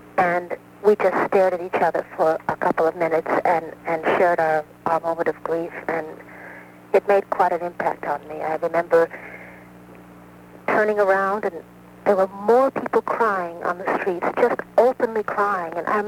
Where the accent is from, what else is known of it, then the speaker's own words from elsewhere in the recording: New York City, New York, United States; I was in New York City, my hometown. I was 21 years old.